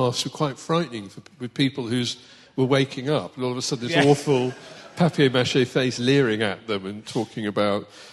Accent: Northampton, East Midlands, United Kingdom; it's where I'm from, and I grew up, and so I was born in Northampton, though, in the Barrett Maternity Home.

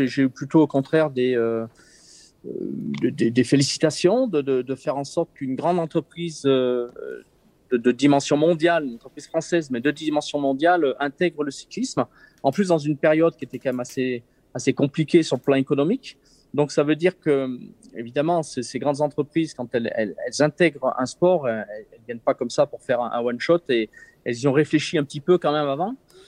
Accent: Briançon, Provence-Alpes-Côte d'Azur, France; born there; je suis né à Briançon dans les Hautes-Alpes, hein, le Galibier, l'Issoire, J'habite en Savoie

